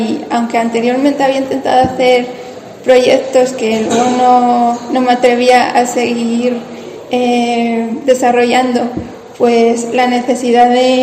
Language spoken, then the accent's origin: Spanish; Villaveza de Valverde, Castile and León, Spain; otra foto que hice en un incendio que hubo muy pequeño en mi pueblo, Villaveza de Valverde, el pasado verano